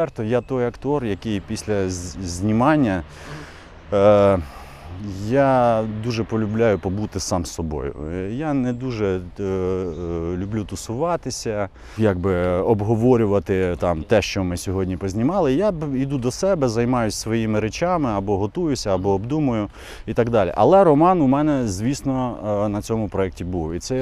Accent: Kyiv Oblast, Ukraine; І я виріс під Білою церквою, майже в лісі, біля лісу.

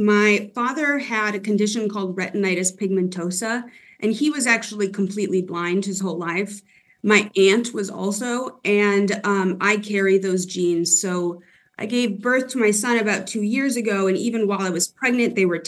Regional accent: Rockford, Illinois, United States; also born or lived in Wisconsin; I grew up in the Rockford area. I also grew up for a little while in Wisconsin.

